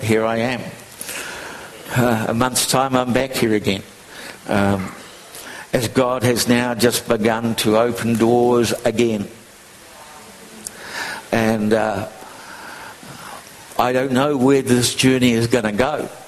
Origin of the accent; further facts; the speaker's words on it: Matamata, Waikato, New Zealand; I grew up in Matamata, went to school in Matamata, went away for half a century, 50 years, came back and retired